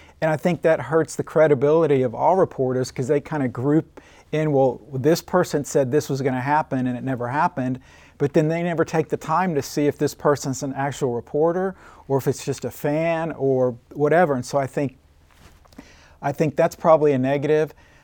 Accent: Oklahoma City, Oklahoma, United States; But I grew up in Oklahoma City, went to UConn High School, went to Oklahoma State, and then after Oklahoma State, I got a job in Odessa, Texas.

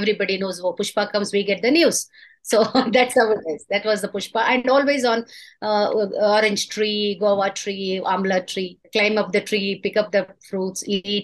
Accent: Ponnampet, Karnataka, India; also born or lived in Sagar; Then in fact, 6th standard 1 year from Markara, and all other years from Ponnambattam, Virajpet, my hometown.

